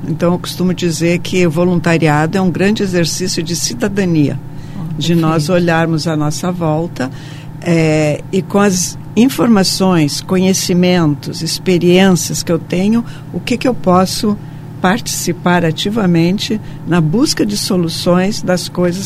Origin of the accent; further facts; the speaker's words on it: Brazil; Eu tenho um CPF que diz que eu sou brasileira.